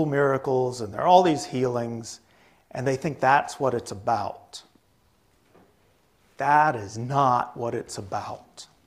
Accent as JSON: {"language": "English", "region": "East Coast", "country": "United States", "tie": "born or raised there", "said": "I grew up on the East Coast, and so we could go into the mountains, and we could go a whole lot farther than that."}